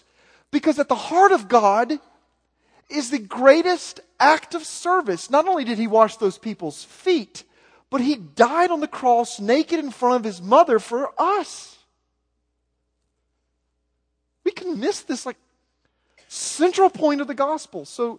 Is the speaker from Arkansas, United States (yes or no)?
yes; Arkansas, United States; And I'm like, well, I'm from Arkansas. I'm not going to be okay.